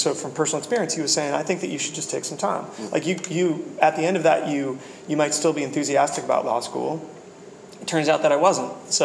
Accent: Washington, United States; So I grew up in Washington, and so you know, as I was growing up, began to appreciate Microsoft's influence

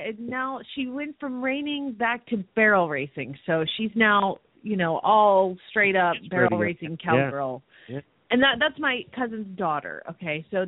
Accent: Phoenix, Arizona, United States; from Phoenix, Arizona

